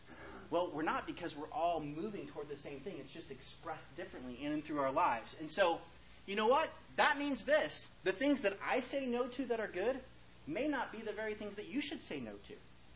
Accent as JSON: {"language": "English", "region": "California", "country": "United States", "said": "I'm from California, and we just got back recently."}